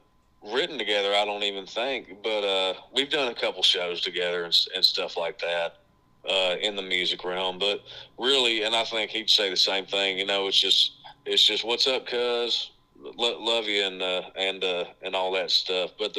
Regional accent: Kentucky, United States; Man, I'm from Kentucky, so I'm a big bourbon guy.

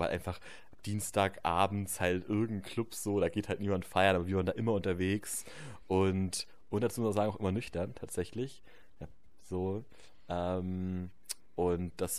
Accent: Bavaria, Germany; Ich komme ja auch aus Bayern, ich weiß schon, wie das da abgeht.

